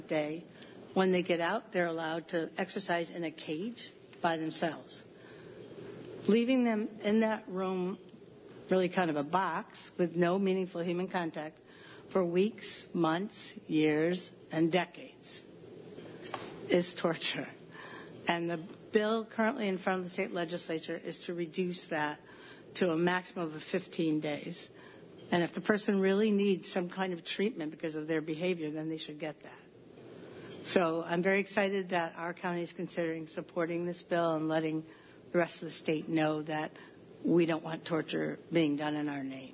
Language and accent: English; Ithaca, New York, United States; from Ithaca, New York, and I'm here to support the county's support of the HALT bill